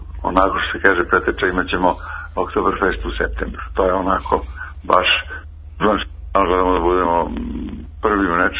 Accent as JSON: {"language": "Serbian", "town": "Budva", "region": "Budva Municipality", "country": "Montenegro", "said": "To je uvijek kod nas u Budvi u prve subote u oktobru"}